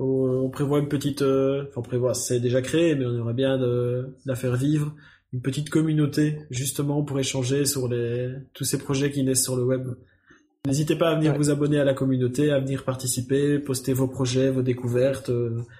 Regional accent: Belgium; born there; Bah, je suis né en Belgique, je vis en Belgique

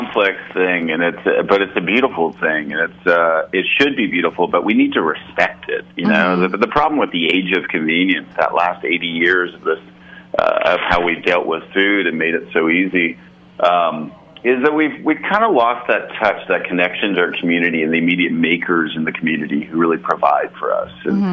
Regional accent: Ottawa, Ontario, Canada; also born or lived in Montreal; growing up in Ottawa and Montreal.

